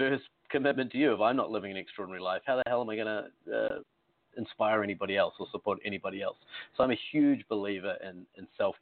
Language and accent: English; New Zealand; I'm from New Zealand, which may mean that your audience will pick up about 28% of what I say during this interview